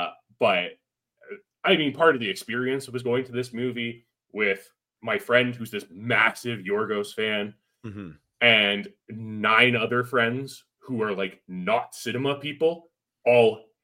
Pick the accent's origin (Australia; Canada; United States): Canada; we're from Canada, we don't have AMC theaters here.